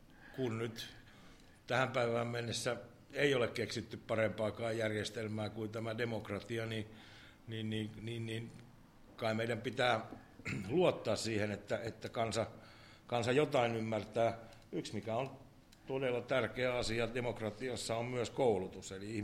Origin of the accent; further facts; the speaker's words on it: Eastern Finland, Finland; mä oon Itä-Suomesta kotosin, mutta kyllä mä aika pieni poika taisi olla silloin, kun Veikko Vennamo ja Eino Poutiainen ensimmäisiä kertoja tuli valtaan.